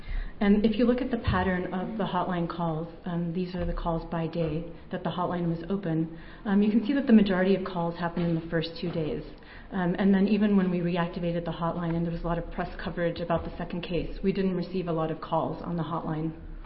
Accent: Illinois, United States; Good morning. I'm also from Illinois, but I'm not going to be talking about Legionnaires.

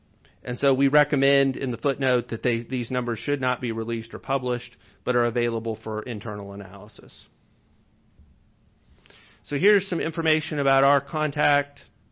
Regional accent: Missouri, United States; I picked my hometown county of Bates.

